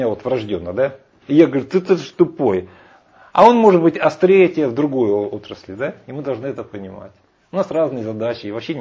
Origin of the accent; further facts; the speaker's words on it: Ukraine; born there; Вот я родился в Украине